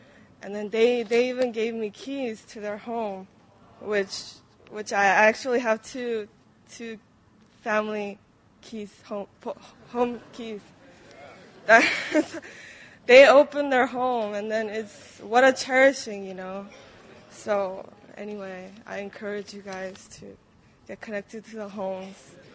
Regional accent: Anaheim, California, United States; I'm from Anaheim. I go to Cypress College.

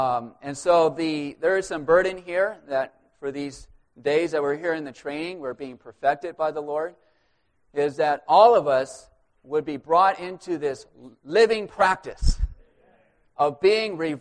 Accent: Fort Collins, Colorado, United States; For the saints who don't know … I'm from Fort Collins, Colorado.

